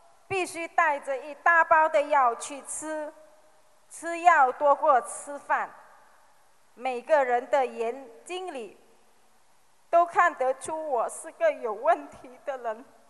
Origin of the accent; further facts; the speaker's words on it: Malaysia; 我是来自马来西亚的